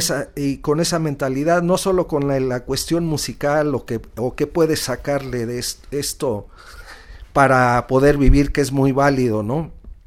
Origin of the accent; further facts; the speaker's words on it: Mexico; Queremos identificarnos, en mi caso, como mexicanos, pero haciendo blues, jazz y rock, ¿no?